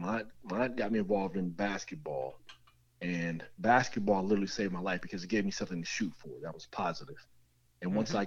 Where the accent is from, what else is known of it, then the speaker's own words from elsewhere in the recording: Denver, Colorado, United States; Life for me growing up in Denver, Colorado was pretty tough.